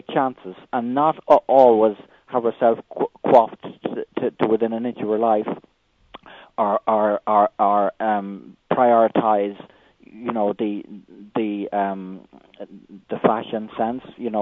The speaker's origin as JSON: {"language": "English", "country": "Ireland", "said": "she was such an interesting figure for me as an Irish person, because we didn't have anybody on the world stage before her."}